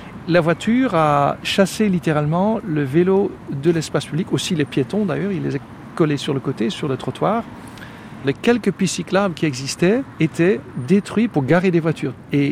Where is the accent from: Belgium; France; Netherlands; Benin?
Netherlands; French is a second language; Quand je parle du vélo en tant que Néerlandais, on me dit toujours « Oui, mais